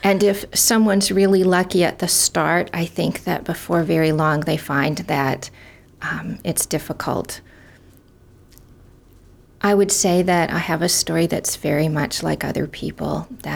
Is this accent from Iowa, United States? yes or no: yes; Iowa, United States; I grew up in Northwest Iowa, and my high school English teacher took us on a field trip to Lincoln, Nebraska